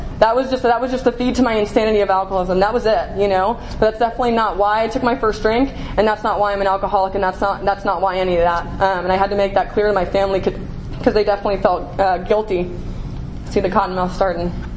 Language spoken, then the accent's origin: English; California, United States; I grew up in Marin County. I'm a native to where I live. I live in a little town.